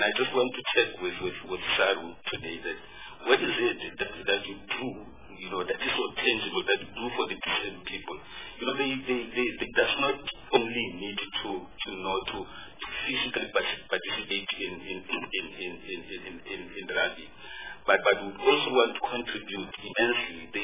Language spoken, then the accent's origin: English; Vryburg, North West, South Africa; I'm from Vryburg, Van Vryburghaaf.